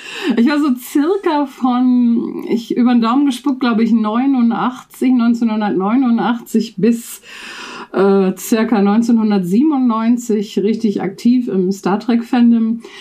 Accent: Hamburg, Germany; Ich komme aus Hamburg, also wohne gar nicht so weit weg von Frank.

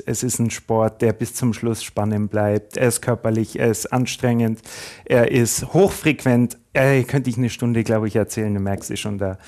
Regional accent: Füssen, Bavaria, Germany; Ich habe leidenschaftlich Eishockey gespielt in Füssen. Man hört sicherlich an meinem Dialekt. Dort bin ich auch aufgewachsen.

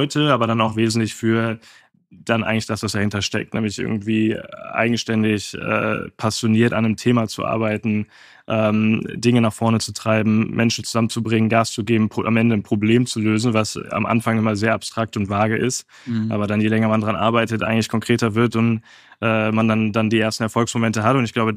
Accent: North Rhine-Westphalia, Germany; Ursprünglich aus dem Bergischen Land, der Nähe von Köln groß geworden, 45 Minuten von Köln weg

